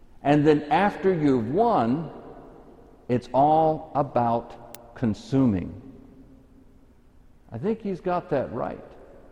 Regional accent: Texas, United States; Because, you know, it's particularly in East Texas where I grew up, there were lots of oil men

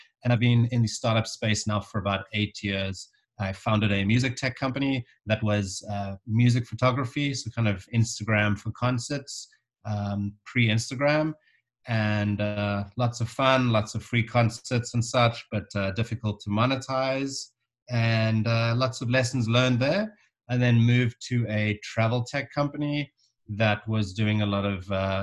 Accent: South Africa; also born or lived in London; I was born in South Africa, grew up there, and then kind of at university age started bouncing around to Europe and back. We'd study for a little bit in South Africa, go over to London, work in bars and such

